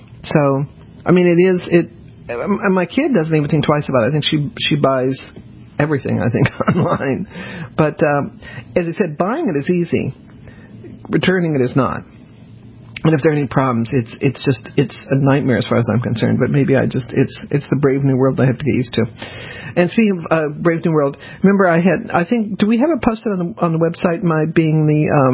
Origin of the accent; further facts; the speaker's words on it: Denver, Colorado, United States; also born or lived in New Orleans / Norfolk; I actually grew up mostly in Denver, but I was born in New Orleans, so I guess I have multiple hometowns.